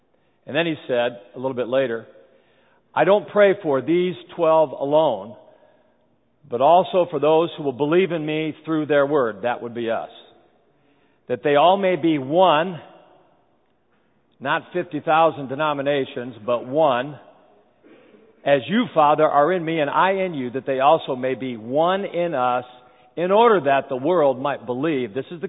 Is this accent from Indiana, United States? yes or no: yes; Kokomo, Indiana, United States; First of all, most of you know that I grew up in Kokomo, Indiana. I wasn't born here, but did most of my growing up here. I was born in the Midwest